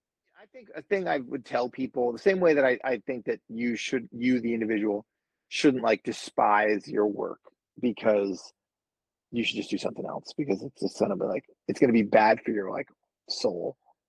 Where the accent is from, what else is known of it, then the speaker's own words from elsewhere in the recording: New Jersey, United States; I mean, I grew up in North Jersey and then I never had horses.